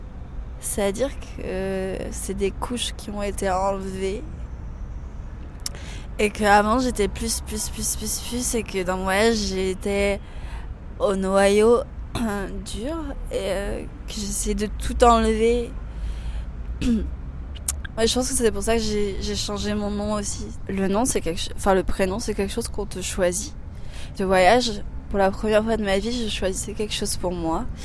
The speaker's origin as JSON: {"language": "French", "town": "Paris", "region": "Île-de-France", "country": "France", "said": "J'ai 23 ans … je viens de Paris"}